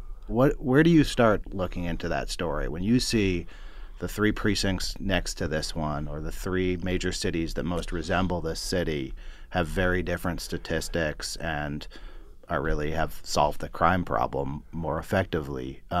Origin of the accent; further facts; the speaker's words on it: Berkeley, California, United States; I grew up in Berkeley, but it's adjacent to Oakland